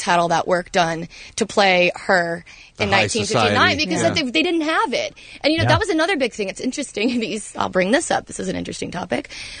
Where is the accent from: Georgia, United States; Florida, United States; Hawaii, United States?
Florida, United States; I'm a Florida girl. I was born and raised in Florida.